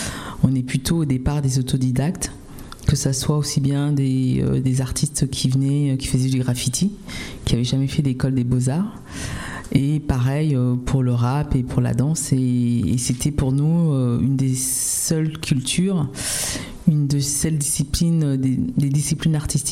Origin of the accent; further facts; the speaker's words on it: Cameroon; born there; moi, je suis née au Cameroun